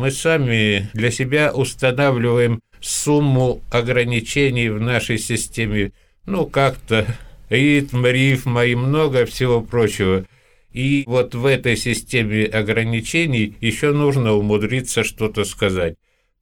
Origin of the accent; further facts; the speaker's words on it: Karaganda, Karaganda Region, Kazakhstan; moved away; Я когда из Караганды уезжал в 1999 году, меня приглашали в Москву, но я почему-то отказался, хотя мне там и предлагали работать в аппарате, я почему-то поехал в Санкт-Петербург.